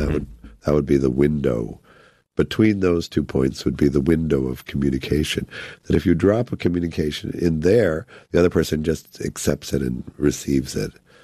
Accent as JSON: {"language": "English", "town": "Evanston", "region": "Illinois", "country": "United States", "tie": "born or raised there", "said": "And so I grew up in Evanston, Illinois. I went to Northwestern"}